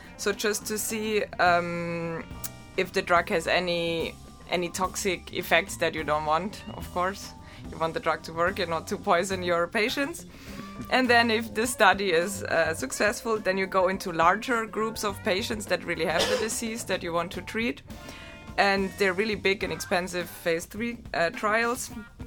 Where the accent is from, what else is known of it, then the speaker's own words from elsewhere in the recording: Germany; English is a second language; I'm from Germany, so I was doing my bachelor and my master's in Germany, already both in biostatistics at the University of Ulm. So it's in the south of Germany between Stuttgart and Munich